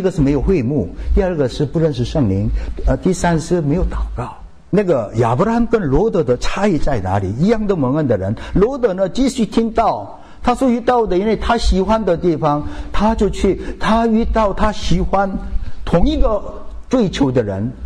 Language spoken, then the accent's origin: Chinese; South Korea; 我们韩国人叫波